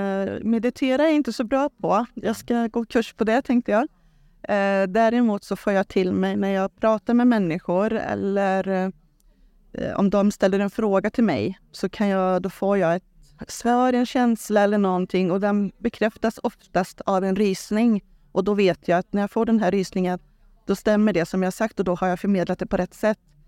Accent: Trollhättan, Västra Götaland County, Sweden; Jag är född upp också i Trollhättan, så jag bor där.

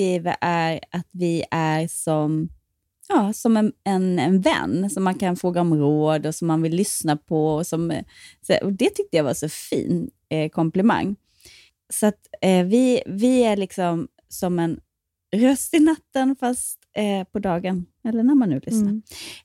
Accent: Kallinge, Blekinge, Sweden; also born or lived in Eringsboda; jag kommer från ett litet samhälle som heter Eringsboda från början. Sen när jag var 10 så skildes mina föräldrar och då flyttade jag och mamma till Kallinge. Som är liksom en pytteliten håla utanför Ronneby.

